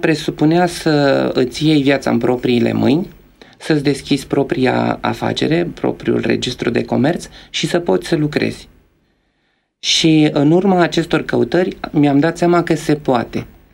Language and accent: Romanian; Romania; Din propria mea experiență de viață sunt mândru că sunt român și românii erau văzuți chiar bine.